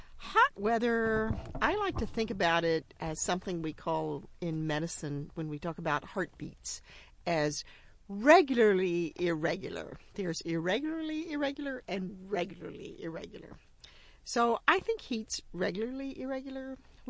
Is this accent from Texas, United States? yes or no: yes; Rio Grande City, Texas, United States; We grew up with more hurricanes in the hot and wet years and then drought in the hot and dry years.